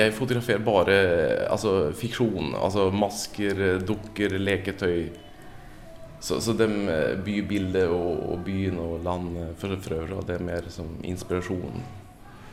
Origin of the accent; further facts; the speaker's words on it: Norway; also born or lived in Sweden / Denmark / Finland; now in Rome, Italy; och så är jag från Norge, men jag är född i Sverige. Men jag bodde i hela Skandinavien och så i Danmark. Ja, Finland också.